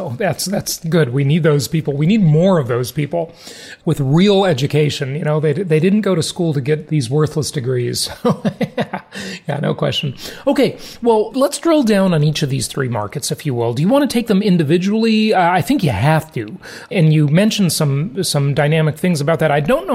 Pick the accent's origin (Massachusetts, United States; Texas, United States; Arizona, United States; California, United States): California, United States; Los Angeles; And that's my hometown. I grew up in Los Angeles, but wouldn't touch it with a 10-foot pole for investment.